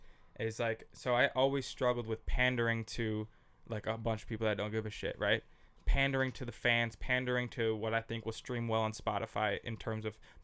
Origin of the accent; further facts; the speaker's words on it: Minneapolis, Minnesota, United States; I grew up on Russell Avenue North in Minneapolis